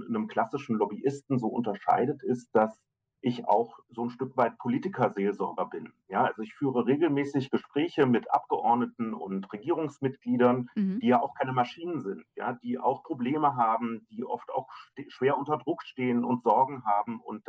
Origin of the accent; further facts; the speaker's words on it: Eichsfeld, Germany; Auf der einen Seite komme ich so ja aus dem Eichsfeld, kirchlicher Nahraum, alles mitgemacht, was man so in der klassischen kirchlichen Sozialisation machen kann und habe da auch meine Heimat gefunden.